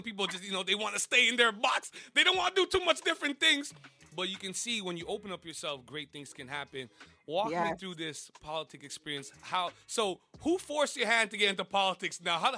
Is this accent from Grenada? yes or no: yes; Saint George, Grenada; So my people, we're from the Carenage.